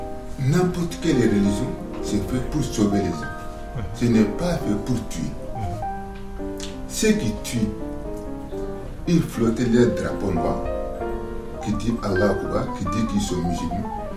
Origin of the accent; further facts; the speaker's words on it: Mali; now in Algeria; Moi, je suis malien. Je suis à côté d'Alger. Mais moi, je suis catholique pratiquant